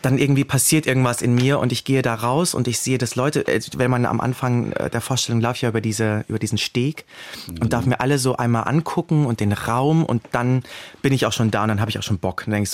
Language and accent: German; Rhineland-Palatinate, Germany; so, hallo, ich komme aus dem Westerwald.